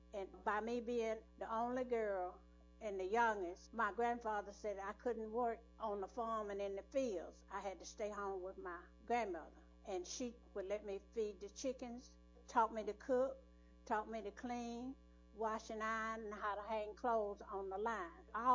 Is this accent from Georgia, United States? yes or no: yes; Powder Springs, Georgia, United States; born there; I was born in Powder Springs, about a mile from here, across the railroad track. I was born April 19, 1935. I'm 86 years old now.